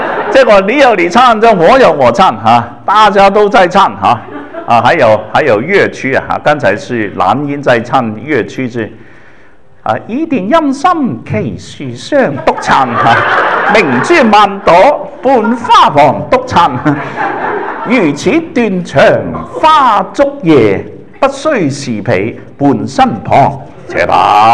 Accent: Chaozhou, Guangdong, China; 我是潮州人哈，然后潮州的音乐

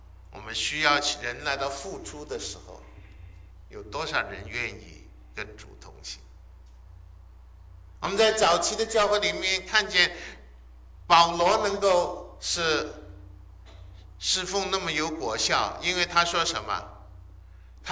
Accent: China; 我们中国人每个人都欢喜人往高处

